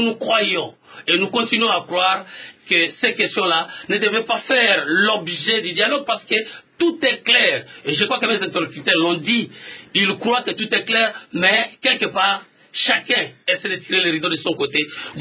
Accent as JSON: {"language": "French", "country": "DR Congo", "said": "Nous sommes des Congolais, nous vivons ici"}